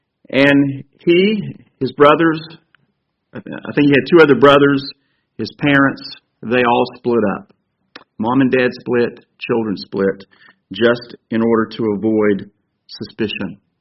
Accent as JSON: {"language": "English", "region": "Brussels", "country": "Belgium", "tie": "born or raised there", "also_born_or_lived": "Paris, France", "said": "I was born in Paris in September of 1925. My parents were born in Poland. We moved to Brussels in 1928."}